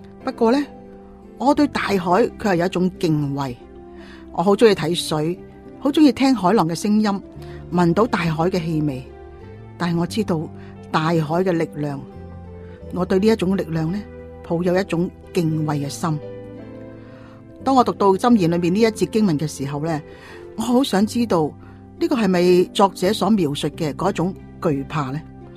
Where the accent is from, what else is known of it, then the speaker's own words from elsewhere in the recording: British Columbia, Canada; 我的丈夫和我都是在海边长大的，他在非洲的安哥拉，而我在加拿大的不列颠哥伦比亚。